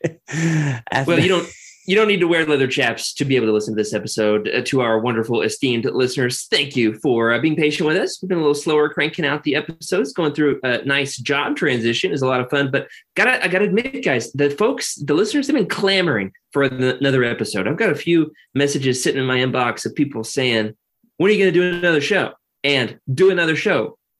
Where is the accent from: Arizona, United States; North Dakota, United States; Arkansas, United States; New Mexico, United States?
Arkansas, United States; I'm your host from Arkansas